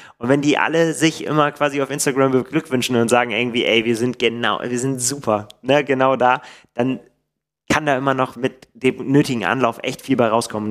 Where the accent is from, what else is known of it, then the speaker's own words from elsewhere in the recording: Bremen, Germany; da wir denselben Geburtsort haben. Wir kommen nämlich beide aus Bremen.